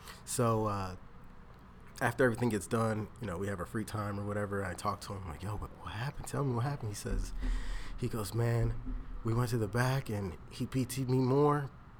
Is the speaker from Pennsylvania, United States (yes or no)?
yes; Philadelphia, Pennsylvania, United States; He was in Philly too. I'm from Philly